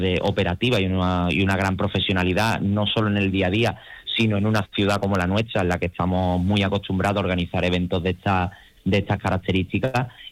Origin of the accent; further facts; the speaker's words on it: Seville, Andalusia, Spain; nosotros como sevillanos pues tenemos que sentirnos muy orgullosos de que se desarrolle en nuestra ciudad